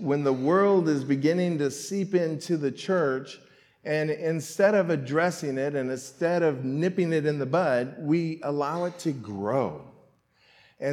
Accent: California, United States; I'm born and raised in California

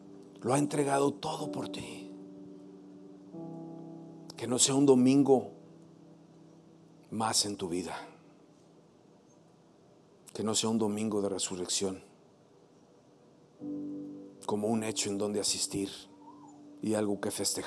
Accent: Italy; como buen italiano sanguíneo

